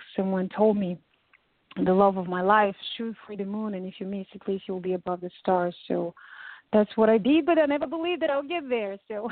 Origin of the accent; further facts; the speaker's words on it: Sofia, Sofia City, Bulgaria; now in Nice, France; I'm originally Bulgarian. My mom is Bulgarian, actually. And my dad is from Nigeria, so I was born and raised in Bulgaria, in Sofia precisely.